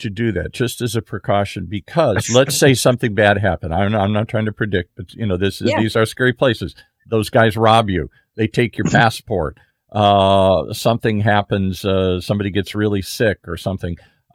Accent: United States; It never occurred to me. I'm so American. It never even occurred to me.

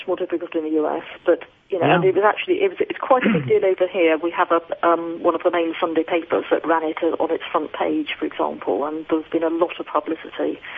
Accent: United Kingdom; Again, remember, I'm a Brit.

